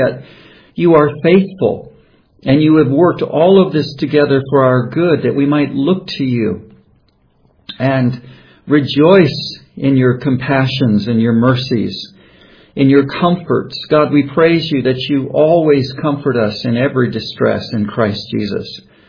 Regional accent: United States; I'm an American, and we recently enjoyed and celebrated Thanksgiving Day in America.

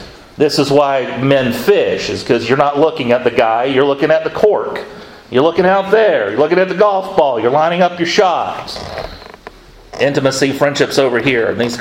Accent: Florida, United States; And I grew up in Florida and there's lots of water around.

